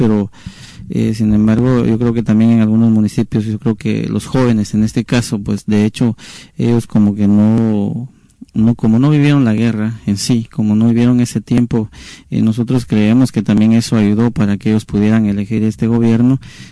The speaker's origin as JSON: {"language": "Spanish", "country": "Guatemala", "said": "nosotros como guatemaltecos hasta cierto punto culpamos"}